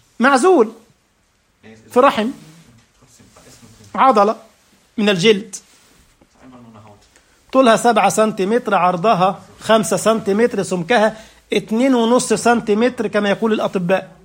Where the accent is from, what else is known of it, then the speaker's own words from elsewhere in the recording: Egypt; كنا مرة في قافلة في محافظة اسمها المنصورة عندنا في مصر